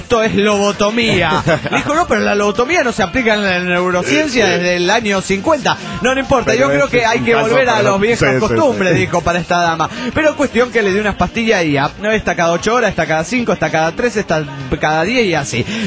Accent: León, Guanajuato, Mexico; de León, Guanajuato, México

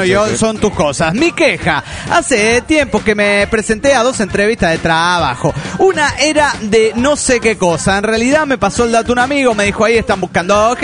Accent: Ibarra, Imbabura, Ecuador; now in Bogotá, Colombia; Soy el mismo de Ibarra, pero ahora en Colombia y estoy perdido.

